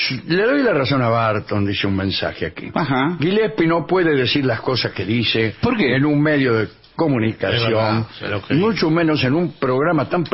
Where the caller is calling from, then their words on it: Santiago del Estero, Argentina; de Santiago del Estero.